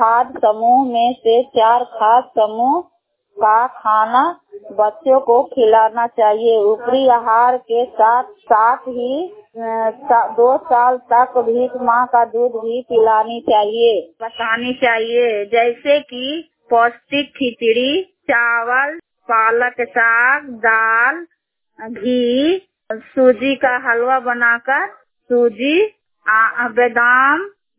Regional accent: Bihar, India; मैं खादेसराय गांव की रहने वाली हूँ।

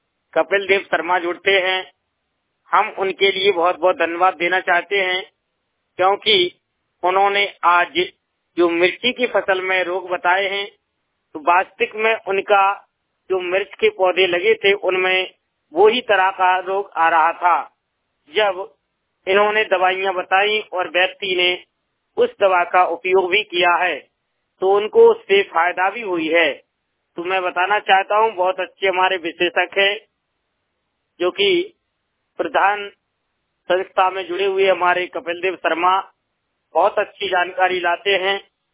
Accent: Khaniyadhana, Madhya Pradesh, India; मैं भी खनियादाना तहसील से बिलोंग करता हूँ

